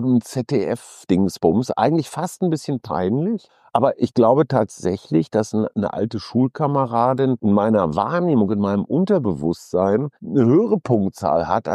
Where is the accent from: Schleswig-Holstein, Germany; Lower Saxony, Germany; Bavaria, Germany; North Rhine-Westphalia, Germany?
North Rhine-Westphalia, Germany; Münster; in meiner Heimatstadt Münster